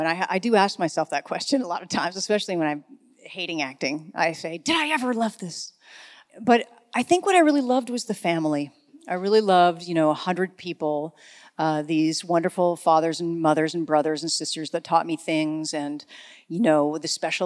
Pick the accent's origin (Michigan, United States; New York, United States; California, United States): California, United States; Hollywood; I lived in, I grew up in Hollywood, so I grew up not far from Hollywood Boulevard, so couldn't have been raunchier.